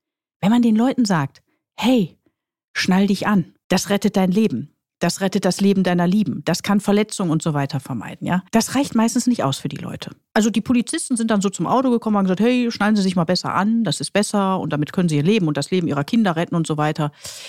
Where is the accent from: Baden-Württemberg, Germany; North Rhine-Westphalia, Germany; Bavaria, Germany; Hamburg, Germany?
North Rhine-Westphalia, Germany; Duisburg; ich komme ja gebürtig aus Duisburg, bin ja ein Kind des Ruhrgebiets